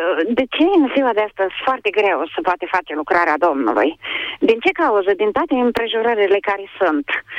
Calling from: Comănești, Suceava County, Romania; Da, sunt din Suceava. Adică județul Suceava, comuna Comănești.

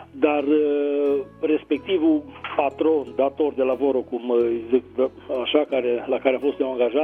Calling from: Dej, Cluj County, Romania; Sunt din Dej, județul Cluj.

